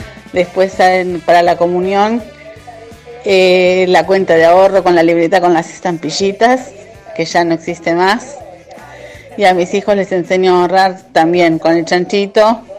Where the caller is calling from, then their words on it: Hurlingham, Buenos Aires Province, Argentina; de Hurlingham.